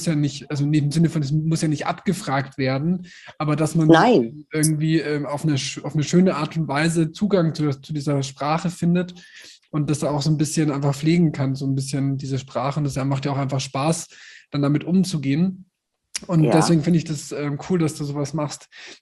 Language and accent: German; Nuremberg, Bavaria, Germany; Also ich meine, ich kann leider nicht gut Fränkisch. Ich komme aus Nürnberg.